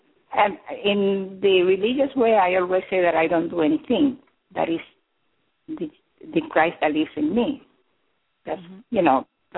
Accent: Dominican Republic; also born or lived in Puerto Rico; now in New York, United States; I'm from Dominican Republic.

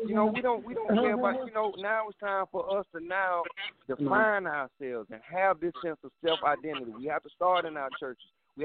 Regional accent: South Carolina, United States; I'm from South Carolina, man.

